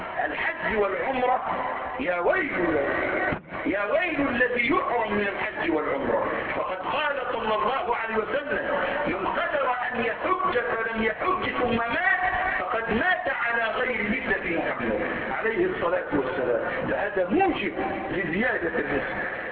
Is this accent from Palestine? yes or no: no; Egypt; واحد مرة عندنا في مصر